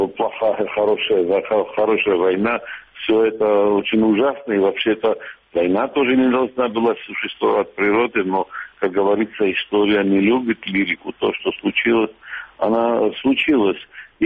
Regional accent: Sukhumi, Abkhazia, Georgia; я сухумчанин, родился там, в Ирах

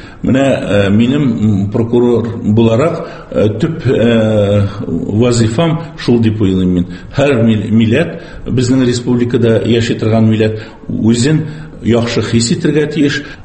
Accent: Udmurtia, Russia; also born or lived in Tatarstan / Kharkiv, Ukraine; Чөнки мин Татарстанда тудым, Удмуртияда яшәдем, анда мәктәп бетердем, институтны Украинада, Харьковта бетердем

